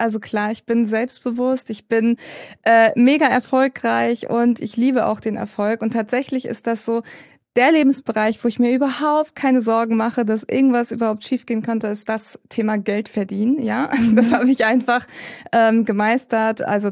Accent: Kiel, Schleswig-Holstein, Germany; 28 Jahre jung. Ich komme aus Kiel, komme auch gebürtig dorthin und werde jetzt in Zukunft mehr in Portugal sein als in Kiel.

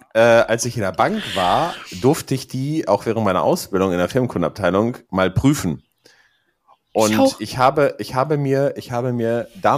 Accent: Gelsenkirchen, North Rhine-Westphalia, Germany; Ja, aber das ist ja meine alte Heimat und das ist wirklich schön.

